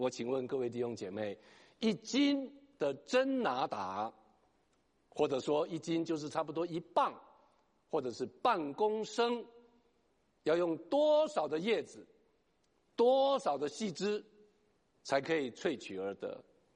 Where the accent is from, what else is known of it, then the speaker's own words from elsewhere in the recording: China; 整个运过去的行程可以媲美我们中国人的丝路